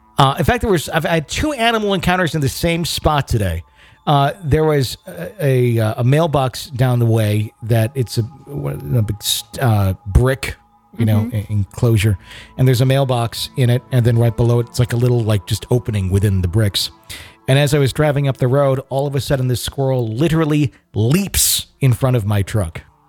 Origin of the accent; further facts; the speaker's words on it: Carthage, Maine, United States; I was born and raised in Western Maine, a small town called Carthage. It was a lodging town, extremely rural and hick, as one would say. My father was a logger.